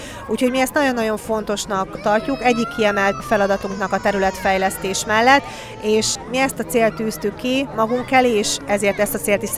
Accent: Borsod-Abaúj-Zemplén, Hungary; hiszen én itt nőttem föl, itt születtem, illetve itt nőttem föl a Sárospataktól nem messze egy pici településen, itt születtem, én is ide jártam a főiskolára

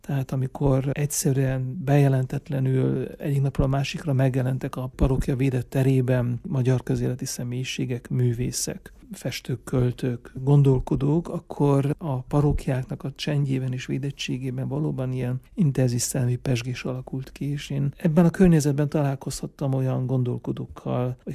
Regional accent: Székelyvaja, Mureș County, Romania; elemiskoláimat Székelyvajában, Marosvásárhelytől 15 kilométerre egy szintiszta magyar református falu. Tehát itt töltöttem a gyerekkoromat, és a középiskola éveimet Marosvásárhelyen helyen töltöttem.

